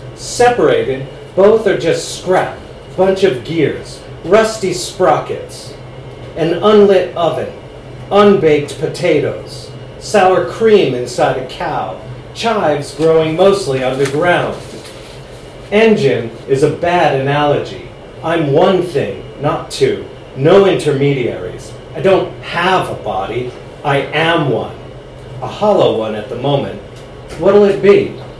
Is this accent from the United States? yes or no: yes; New Jersey, United States; I grew up in New Jersey. I'm about to tell you all about it. I have a lot of local references in my poems.